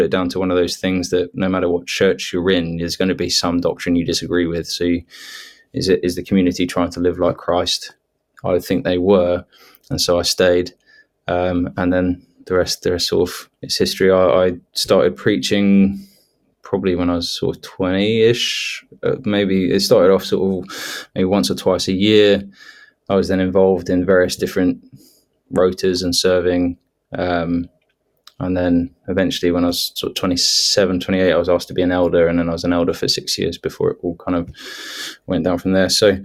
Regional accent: Papua New Guinea; moved away; As a student, you're kind of, and I was fresh from Papua New Guinea, well, fairly fresh by then.

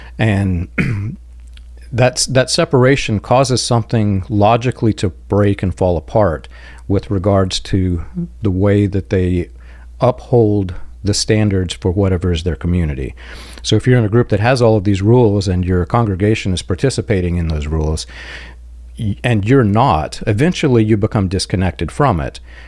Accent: Indiana, United States; it all came back together in Indiana, in my home state.

